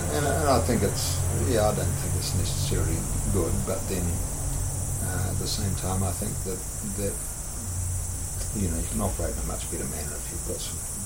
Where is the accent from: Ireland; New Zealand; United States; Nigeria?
New Zealand; we were very fortunate growing up in New Zealand